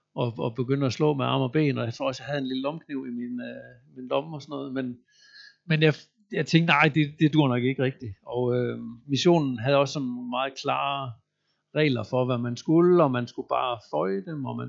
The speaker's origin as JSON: {"language": "Danish", "region": "Central Denmark Region", "country": "Denmark", "said": "Og selvom jeg er vestjyde og tænker, at mit rolige sind og temperament har haft en betydning"}